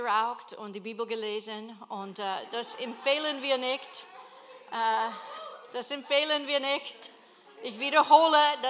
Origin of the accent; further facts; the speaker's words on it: Kentucky, United States; German is a second language; now in Austria; ich bin hier gesandt. Und ich komme ursprünglich aus Kentucky in Amerika.